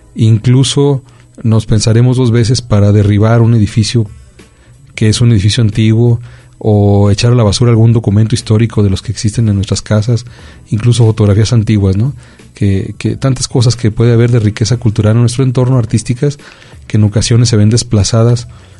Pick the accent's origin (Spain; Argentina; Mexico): Mexico; Colotlán, Jalisco; como colotlenses o como mexicanos.